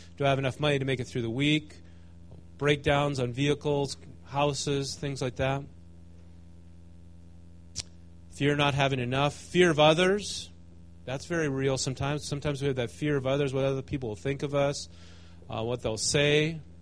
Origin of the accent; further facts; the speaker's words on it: United States; Even as an American, when you travel, you're a target, whether you realize it or not.